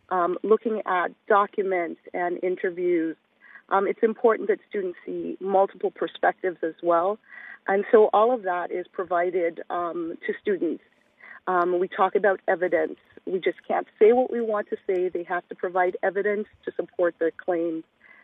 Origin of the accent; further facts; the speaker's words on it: United States; being American, we're so passionate about our country.